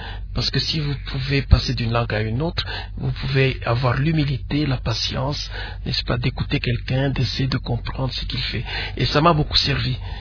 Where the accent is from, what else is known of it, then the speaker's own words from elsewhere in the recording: Lubumbashi, Haut-Katanga, DR Congo; Oui, je suis né à Lubumbashi, à la commune Kamalondo, en 1945. Je suis né le lendemain de la fin de la Deuxième Guerre mondiale. Et j'ai fait toutes mes études à la cité.